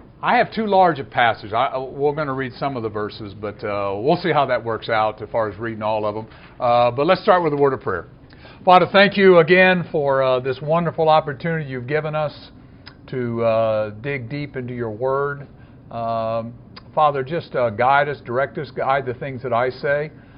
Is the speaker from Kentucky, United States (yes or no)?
yes; Kentucky, United States; I'm from Kentucky, and as a result of that, from the hills of Kentucky, I'm a simple man.